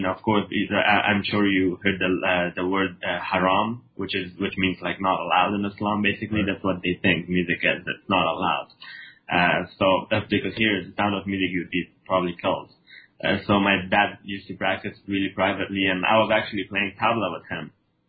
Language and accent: English; Kabul, Afghanistan; English is a second language; I was born in Kabul, Afghanistan, and which is the capital, and yeah, I did grow up there in 1997.